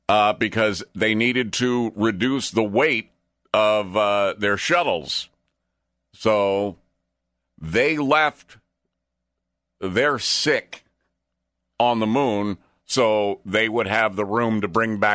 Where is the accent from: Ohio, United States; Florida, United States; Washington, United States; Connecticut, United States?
Florida, United States; Daytona; moved away; also born or lived in Pennsylvania; because I grew up in Daytona, so I was always around the beach and outside running around as a kid. And then when I moved to Pennsylvania